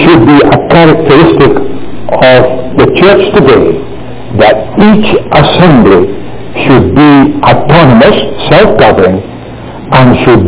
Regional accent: Burlington, Ontario, Canada; I come from Burlington, and there is an assembly in Oakville and several in Hamilton and down the peninsula.

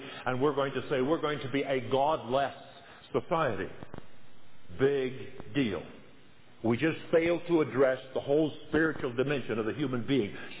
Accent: the South, United States; As I mentioned, I was raised in the South. That was the days, the 50s

